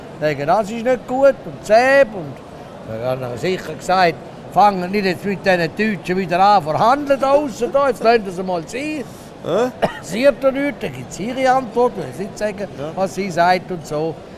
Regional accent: Zurich, Switzerland; Wir Zürcher können uns nur eins leisten.

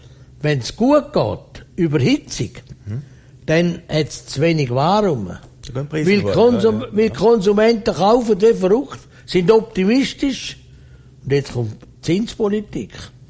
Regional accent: Switzerland; Das muss ich ja als Schweizer einsetzen.

